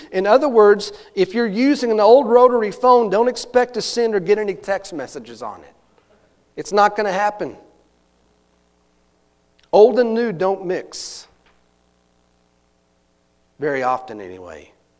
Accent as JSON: {"language": "English", "town": "Glen Rose", "region": "Texas", "country": "United States", "tie": "born or raised there", "said": "And I think about the church that I grew up in, First Baptist Church of Glen Rose, Tex"}